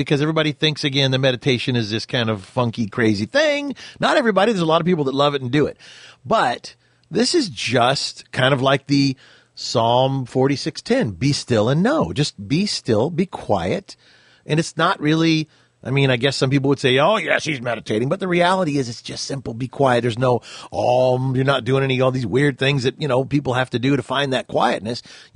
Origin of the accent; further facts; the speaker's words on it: Ventura, California, United States; Now, when I grew up in Ventura, California on the beach, and I was a surfer kid.